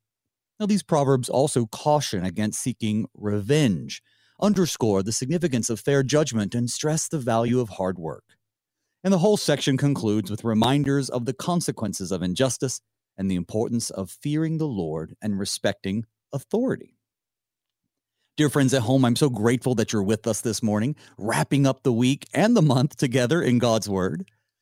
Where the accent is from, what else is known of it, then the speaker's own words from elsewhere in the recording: North Carolina, United States; Well, my home state, always a piece of my heart remains there in North Carolina.